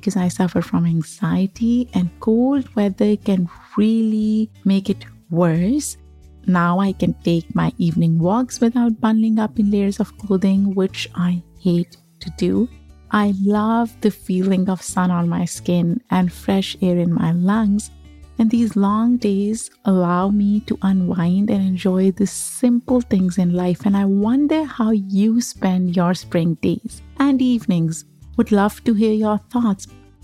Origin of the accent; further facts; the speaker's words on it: Pakistan; as I was growing up in Pakistan.